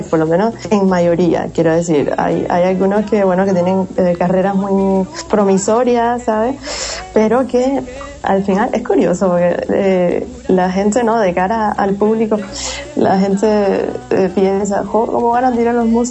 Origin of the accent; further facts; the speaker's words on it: Guanabacoa, Havana, Cuba; born there; Guanabacoa, que es la zona donde yo nací